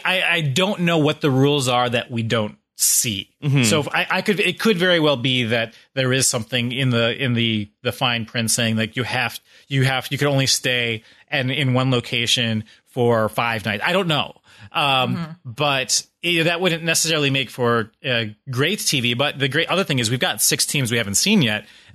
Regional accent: Michigan, United States; I grew up in West Michigan where, you know, you're hunting and camping and fishing.

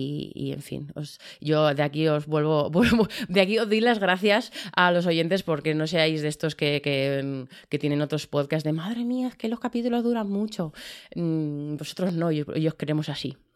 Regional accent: Madrid, Community of Madrid, Spain; de Madrid

